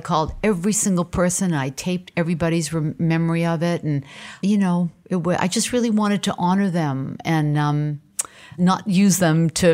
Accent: Portland, Maine, United States; I think early on growing up in Portland, Maine, being Armenian, not really feeling like I fit in, honestly

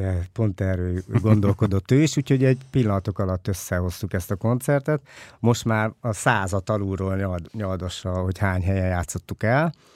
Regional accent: Nyíregyháza, Szabolcs-Szatmár-Bereg, Hungary; még amikor én gyerek voltam, ami Nyíregyházán nőttem fel egyébként

